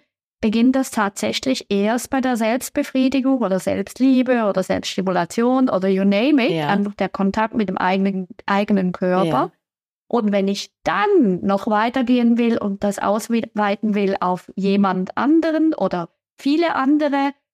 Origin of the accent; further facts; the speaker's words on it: Switzerland; zumindest bei uns in der Schweiz